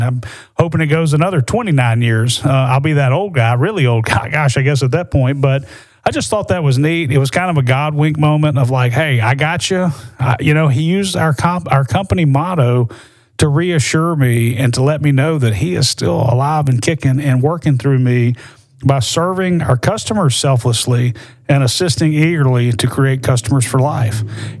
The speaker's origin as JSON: {"language": "English", "town": "Birmingham", "region": "Alabama", "country": "United States", "tie": "born or raised there", "said": "relocated me back to my hometown of Birmingham and the Birmingham area."}